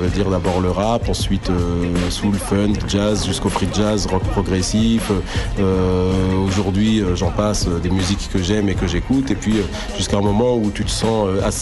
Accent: France; also born or lived in Algiers, Algeria; Je suis arrivé en France à 4 ans, je suis né en Algérie, à Bab El Oued. Mère algérienne, père russe, d'origine argentine, enfin non, de nationalité argentine, d'origine russe.

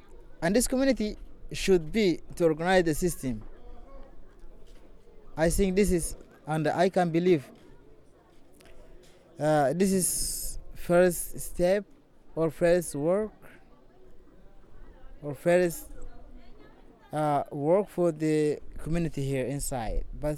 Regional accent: Sudan; English is a second language; I come from Sudan, and everyone know the problem of Sudan. That means my problem, I'm not tourist, first of all. Just I need protection because I come from war areas.

